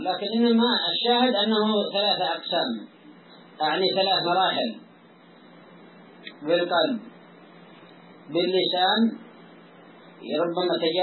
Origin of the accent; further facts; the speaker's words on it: Yemen; فمؤنة المرأة على زوجها يعني على ذاك على ذاك المبدع الذي عندنا في اليمن